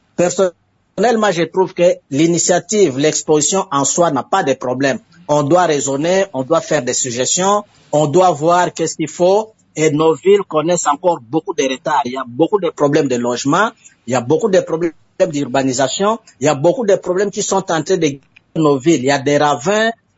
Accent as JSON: {"language": "French", "country": "DR Congo", "said": "chez nous, en République démocratique du Congo"}